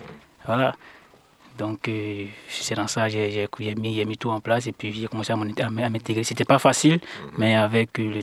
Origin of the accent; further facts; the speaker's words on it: West, Côte d’Ivoire; je suis originaire de la Côte d'Ivoire, précisément de l'Ouest.